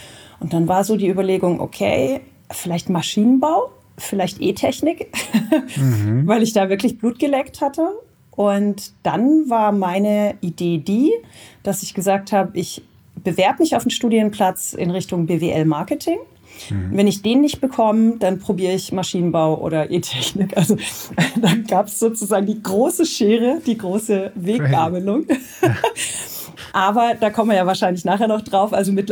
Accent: Sindelfingen, Baden-Württemberg, Germany; now in Karlsruhe, Germany; ich komme ursprünglich aus Sindelfingen und bin 91 nach Karlsruhe gezogen. Also Abi habe ich dann 97 gemacht in Karlsruhe, genau.

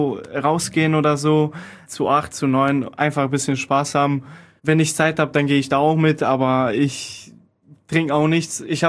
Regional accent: Poland; now in Krefeld, Germany; Ich bin hier nach Deutschland gekommen. Ich komme aus Polen

